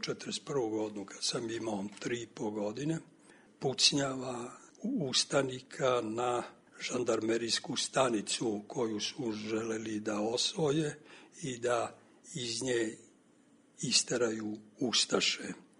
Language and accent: Serbian; Bosanska Krajina, Bosnia & Herzegovina; born there; ja sam rođen u Bosanskoj Krajini, u jednom selu između Sanskog mosta i Bosanske Krupe, daleke 1938. godine. Dakle, to se zove Podgrmeč i to je onaj kraj koji je predmet književnog rada Branka Ćopića, koji je naš zemljak